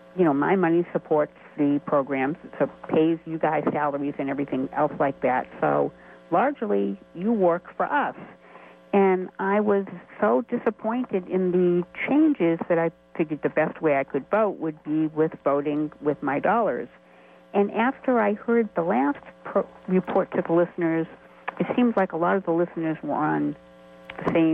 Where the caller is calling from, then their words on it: El Cerrito, California, United States; I'm calling from El Cerrito.